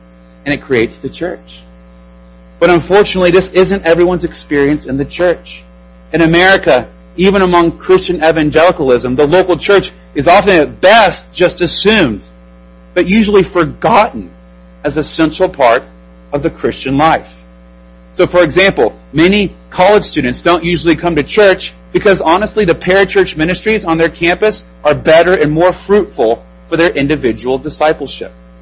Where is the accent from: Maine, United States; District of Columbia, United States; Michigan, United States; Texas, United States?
Texas, United States; that I had never seen before in any church body that I experienced growing up in Texas.